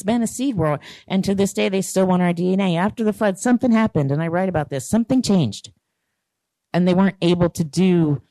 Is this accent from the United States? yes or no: yes; Ohio, United States; I grew up in Ohio around the mounds.